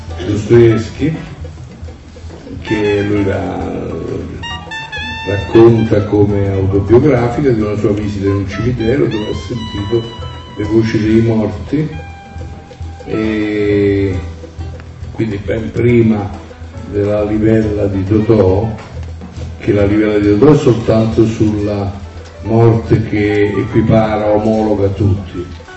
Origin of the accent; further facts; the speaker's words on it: Trevico, Campania, Italy; born there; now in Rome, Italy; io sono un immigrato, non sono nato a Roma, sono nato a Trevico